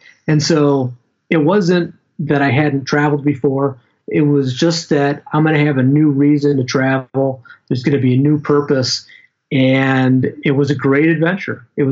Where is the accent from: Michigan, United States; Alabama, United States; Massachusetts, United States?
Michigan, United States; And for me, it wasn't too bad because I'm from Michigan